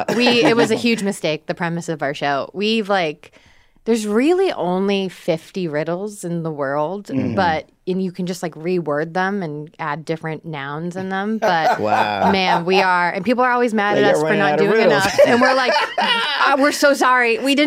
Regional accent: Massachusetts, United States; I'm from Massachusetts.

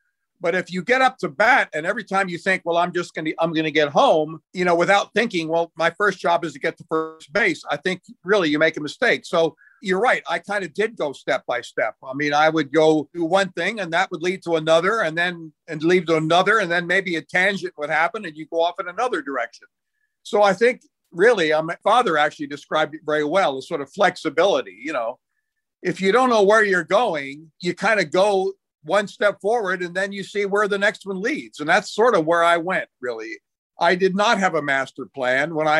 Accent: Lebanon; growing up in Lebanon, and people will expect that.

